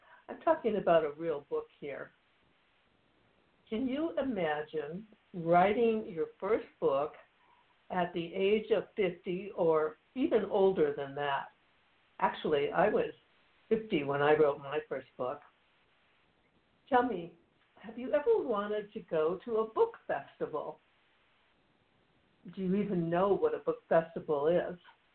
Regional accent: Michigan, United States; I'm from Michigan, so I know exactly what you're talking about.

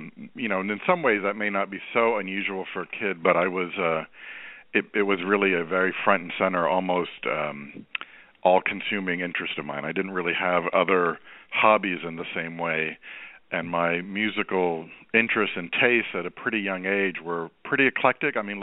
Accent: Ohio, United States; born there; My parents emigrated in the 60s. They both came here to finish their education. I was born in Ohio in the early 70s.

